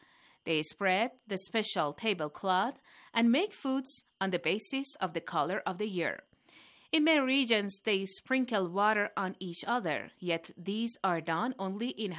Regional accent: Peshawar, Khyber Pakhtunkhwa, Pakistan; the manager of Pashto Radio of the Islamic Republic of Iran. I am from the Pakhtunkhwa state in Pakistan.

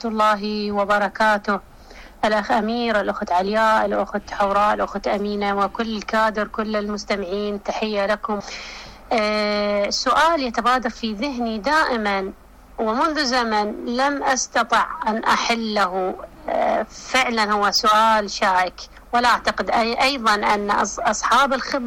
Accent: Iraq; accent: Iraqi; مثل ما نقول في لهجتنا العراقية أنها كشخة

